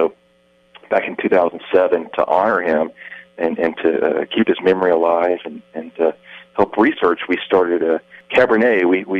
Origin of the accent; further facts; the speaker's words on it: Montgomery, Alabama, United States; My best friend growing up in Montgomery, Alabama, was a fellow by the name of David Brenner